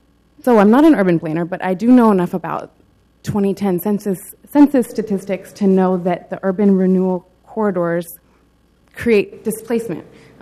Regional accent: Portland, Oregon, United States; Since I was born and raised in Portland, since moving back here in 2009

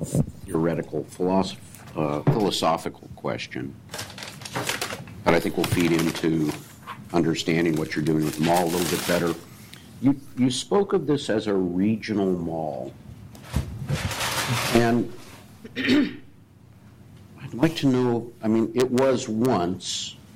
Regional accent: Portland, Oregon, United States; I remember I grew up on the West Side, and going to Lloyd Center was a big deal.

